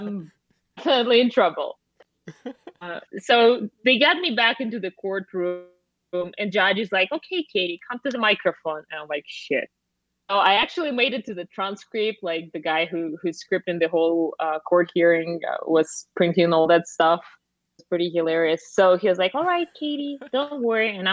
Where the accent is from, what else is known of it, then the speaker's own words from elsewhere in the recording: Russia; Well, I'm from Russia.